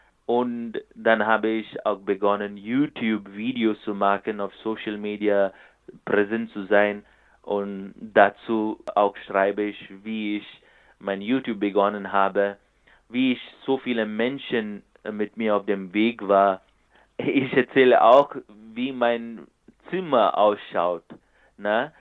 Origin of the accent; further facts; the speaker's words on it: India; now in Europe; Es beginnt mit meinem Leben in Indien, wo ich geboren bin und wie ich aufgewachsen bin, weil jetzt in der letzten Zeit, weil ich hier in Europa lebe.